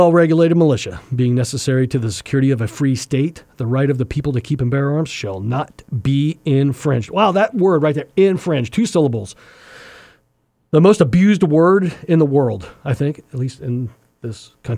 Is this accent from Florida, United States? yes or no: no; Idaho, United States; now in Fairbanks, United States; I think that was like a wives' tale that we grew up with in Idaho.